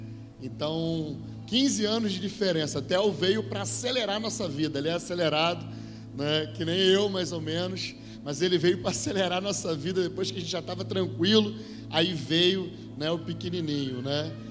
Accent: Cabo Frio, Rio de Janeiro, Brazil; eu venho lá de Cabo Frio.

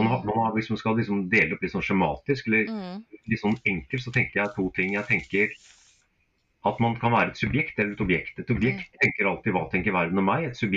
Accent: Bangladesh; also born or lived in India; now in Norway; Jeg vokste opp som prest og misjonærsønn, så jeg vokste opp i bussen i Bangladesh og India, kom tilbake til Norge som en liten villgutt, rett og slett

